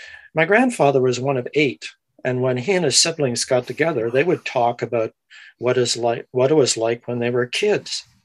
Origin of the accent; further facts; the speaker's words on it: Meaford, Ontario, Canada; So I grew up in Meaford, small town. Some of you know it.